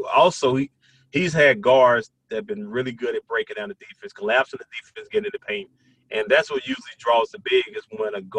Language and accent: English; Brownsville, Tennessee, United States; on the other side was a kid from Brownsville, Tennessee, from my hometown, all-time leading shot blocker.